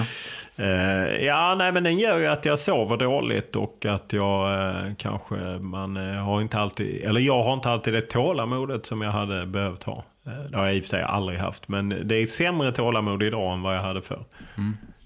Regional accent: Lund, Skåne, Sweden; born there; A är född i Sverige, kanske B att jag föddes i Lund

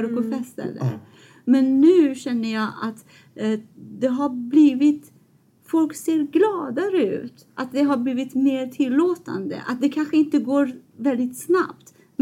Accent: Iran; Swedish is a second language; now in Sweden; Det är ju absolut största vändpunkten i mitt liv. Men jag tycker att det var inte jag som bestämde.

